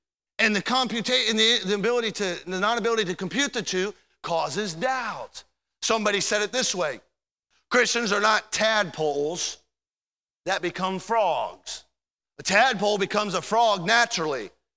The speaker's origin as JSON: {"language": "English", "region": "Michigan", "country": "United States", "tie": "born there", "said": "I was born into that family. I was born in Michigan."}